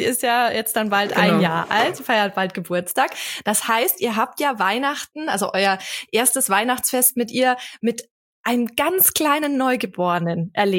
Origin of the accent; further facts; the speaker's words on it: Bavaria, Germany; wir sind ja auch in Bayern. Also mein Mann kommt aus Oberbayern und ich komme aus dem Allgäu.